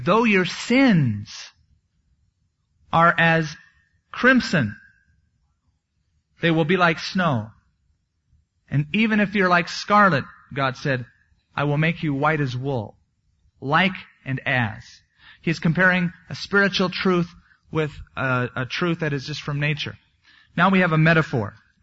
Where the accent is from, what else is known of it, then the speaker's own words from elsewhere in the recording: United States; Now, I'm Joe American. I'm used to speaking to people, especially my own age, from my culture.